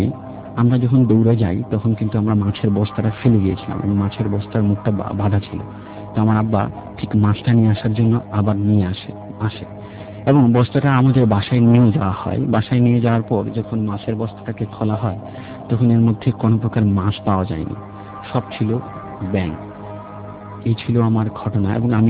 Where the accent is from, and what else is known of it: Dhaka, Dhaka Division, Bangladesh; born or raised there